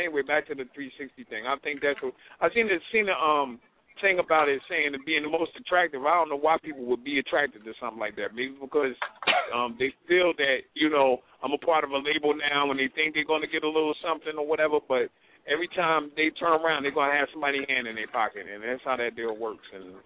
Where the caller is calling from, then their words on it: Baltimore, Maryland, United States; Yeah, I'm calling in right now from Baltimore, Maryland.